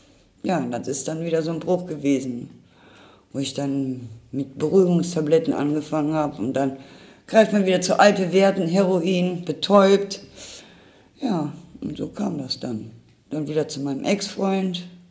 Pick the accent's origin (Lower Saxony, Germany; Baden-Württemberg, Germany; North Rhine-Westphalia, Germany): North Rhine-Westphalia, Germany; Düsseldorf; Ich bin in Düsseldorf zu groß geworden.